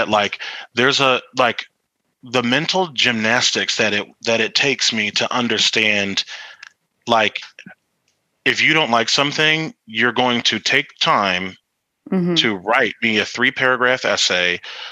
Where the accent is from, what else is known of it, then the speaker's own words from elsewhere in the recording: Philadelphia, Pennsylvania, United States; that's just because I'm from Philly and I, you know, we're just a little rough around the edges anyway